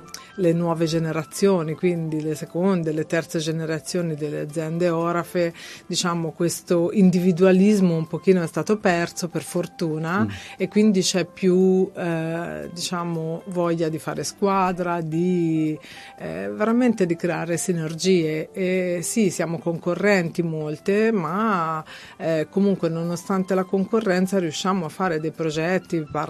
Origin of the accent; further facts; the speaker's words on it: Arezzo, Tuscany, Italy; Da imprenditrice di Arezzo, molto ecco. attaccata alla mia terra, alle mie origini